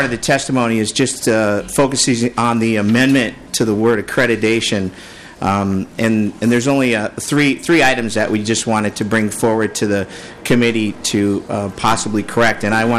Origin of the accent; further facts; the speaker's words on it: Champlin, Minnesota, United States; I'm from Champlin, Minnesota.